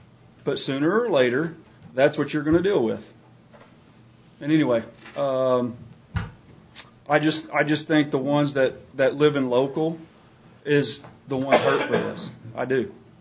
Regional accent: Hollister, California, United States; I'm from Hollister.

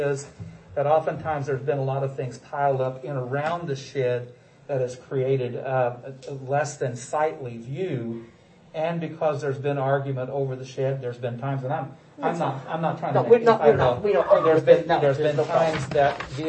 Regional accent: Springfield, Missouri, United States; I actually, hi there. I'm from Springfield, Missouri. I actually represent the Southern Missouri District.

